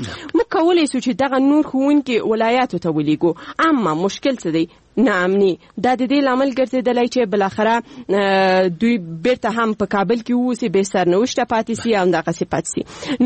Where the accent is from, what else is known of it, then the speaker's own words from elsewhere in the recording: Paktia, Afghanistan; زه د پکتیا د دسي یو ولسوالیم چې اصلا الته د انجونو لپاره هیڅ کوانځای نشته.